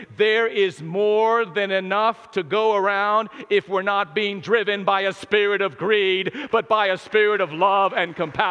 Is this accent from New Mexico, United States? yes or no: yes; New Mexico, United States; Man, I'm from New Mexico, the poor state, right? And I'm in New Mexico, and there's this like poverty mentality that already exists there.